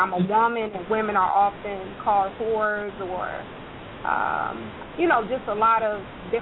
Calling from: Atlanta, Georgia, United States; I'm calling from the Atlanta area.

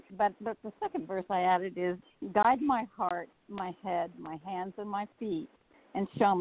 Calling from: Kansas, United States; from Kansas.

